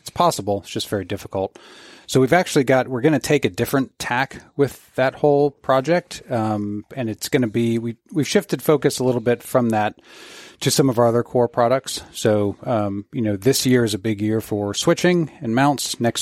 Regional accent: Florida, United States; And Florida.

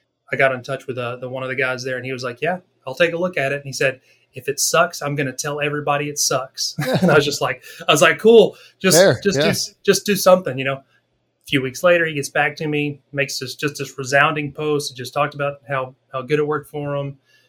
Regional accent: Arkansas, United States; my background, born and raised in Arkansas, I was a cop for 14 years.

